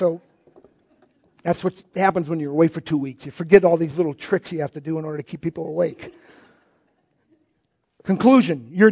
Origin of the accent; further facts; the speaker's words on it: Indiana, United States; also born or lived in Michigan; We're from Indiana and Michigan.